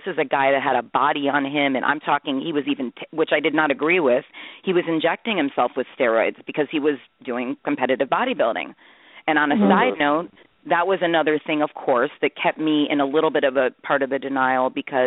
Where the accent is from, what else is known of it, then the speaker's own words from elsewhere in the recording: United States; I'm from the United States. He was from Italy.